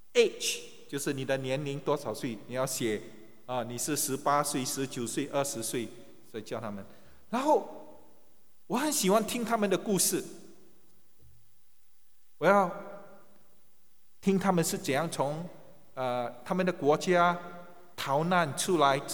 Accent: Singapore; 我们新加坡人很依靠这个熟食中心，你知道吗，希望中国的同胞们明白

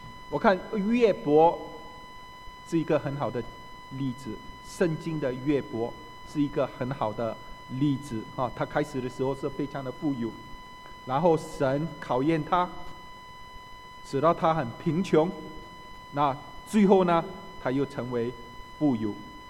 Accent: Singapore; 中国人，但我不是生在中国，我不是长在中国啊，我是新加坡出世，生长在新加坡，

